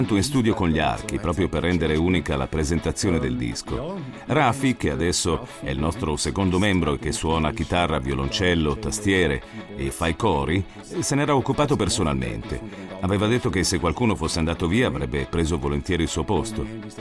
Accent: Zug, Switzerland; Tutti e tre veniamo dal Canton Zugo e ci viviamo. Rafi e io siamo a Unteregeri, una località in una splendida valle montana dove c'è il lago di Egeri. Dionis vive alle nostre spalle, a Rotkreuz.

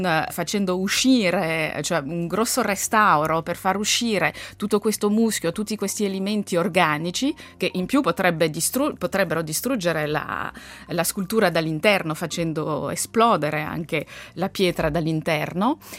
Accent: Lausanne, Vaud, Switzerland; nata e cresciuta a Losanna

